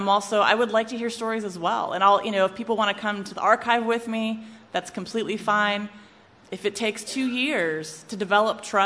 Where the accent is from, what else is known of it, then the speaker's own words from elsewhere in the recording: West Coast, United States; You know, I'm from the West Coast. I went to William & Mary. I don't have deep Charlottesville ties. I did live here for a while, different story.